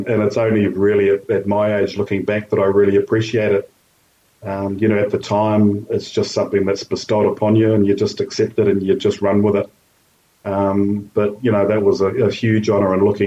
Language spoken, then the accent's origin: English; Tokoroa, Waikato, New Zealand; also born or lived in Putaruru; And so I grew up in a small town, Tokoroa, in the South Waikato. I was born in Petaruru, so I'm born and bred South Waikato. Loved it down there.